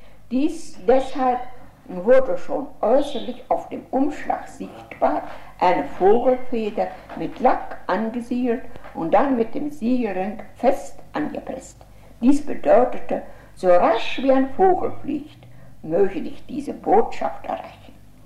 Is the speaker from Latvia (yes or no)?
yes; Courland, Latvia; Ihnen noch etwas aus meiner Heimat Kurland erzählen.